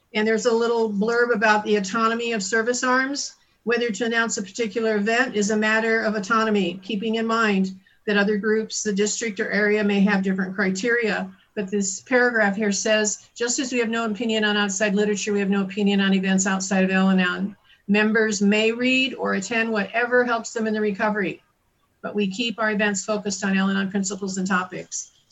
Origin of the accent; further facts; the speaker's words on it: California, United States; I'm from Southern California.